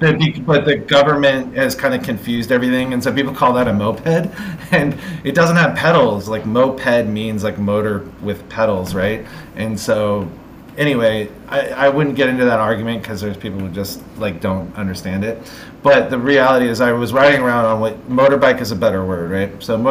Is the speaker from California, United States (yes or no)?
yes; San Francisco, California, United States; I lived in a very hilly area. I'm from San Francisco, Bay Area.